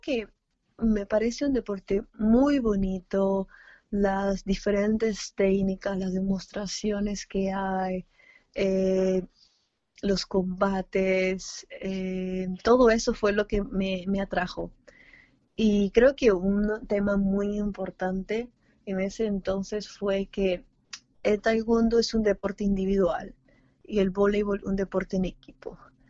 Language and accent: Spanish; Lima, Peru; Yo soy de Lima.